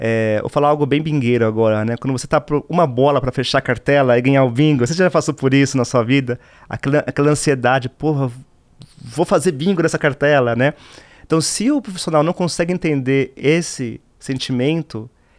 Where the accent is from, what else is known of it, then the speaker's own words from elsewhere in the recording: São Paulo, Brazil; Eu vim da Vila Emerson, leste de São Paulo, né? Era garotinho, pobre, não tinha muito acesso a consoles.